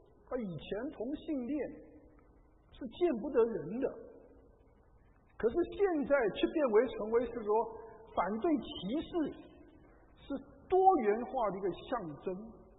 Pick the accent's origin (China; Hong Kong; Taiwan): Taiwan; 我是从台湾来的，所以对台湾的新闻也很关心啊